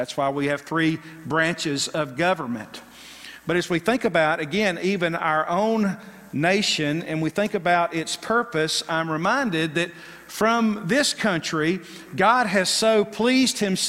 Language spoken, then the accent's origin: English; United States; But we, as our own country, speaking as an American, we have been cut from ultimately the sustenance of the root system of the Christian worldview.